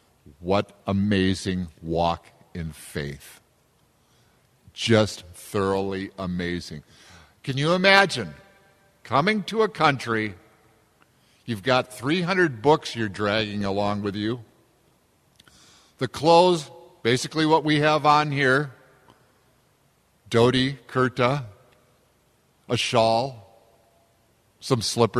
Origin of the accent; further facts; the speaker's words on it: Midwest, United States; I grew up here in the Midwest. I have never seen corn this poor in my life of 57 years.